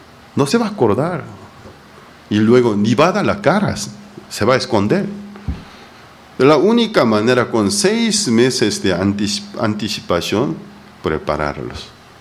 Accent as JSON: {"language": "Spanish", "country": "South Korea", "second_language": "Spanish", "said": "Aunque los políticos de mi país, Corea del Sur, mi país de origen, también son irresponsables"}